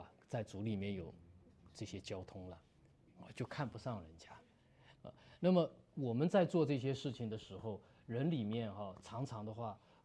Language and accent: Chinese; China; 你知道中国我们在这种环境下里面长大的